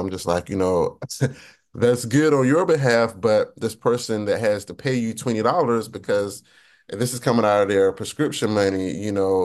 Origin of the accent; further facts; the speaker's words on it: Ahoskie, North Carolina, United States; No, I'm from Ahoskie. If you haven't heard of it, let me tell you about it.